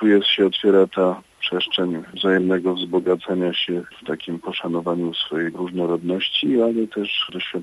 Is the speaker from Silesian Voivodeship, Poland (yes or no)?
no; Kraków, Lesser Poland, Poland; Urodziłem się w tym mieście i przeżyłem w nim pół wieku ponad.